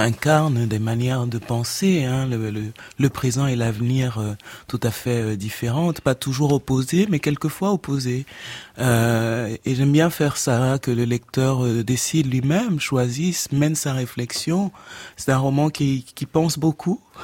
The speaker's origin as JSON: {"language": "French", "country": "Cameroon", "tie": "born or raised there", "said": "parce que j'ai grandi au Cameroun"}